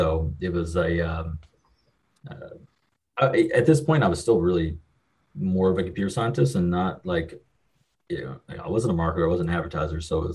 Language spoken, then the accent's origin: English; Kentucky, United States; Yeah, so I'm from the middle of nowhere in Kentucky. It's about as far west Kentucky as you can get. Grew up here, went and joined the military